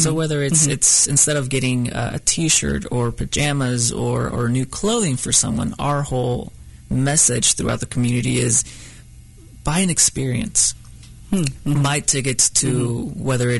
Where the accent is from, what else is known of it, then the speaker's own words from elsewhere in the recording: Kansas City, Missouri, United States; I was raised in Northeast Kansas City.